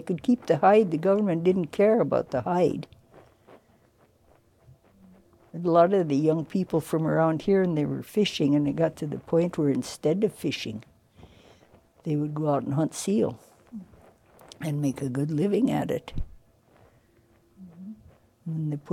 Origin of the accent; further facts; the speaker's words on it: Seattle, Washington, United States; born there; now in Seldovia, United States; and I was born in Seattle.